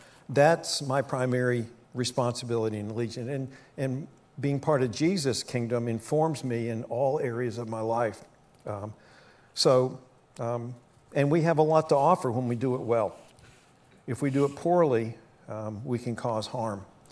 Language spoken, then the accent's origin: English; West Virginia, United States; I'm from West Virginia, and I'm fairly simple.